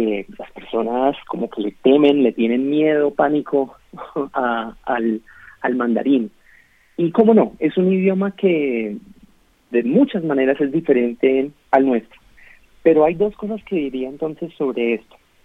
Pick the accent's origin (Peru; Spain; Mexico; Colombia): Colombia; habiendo estudiado en China es que me he vuelto una persona más tolerante, una persona más flexible, y pues como colombiano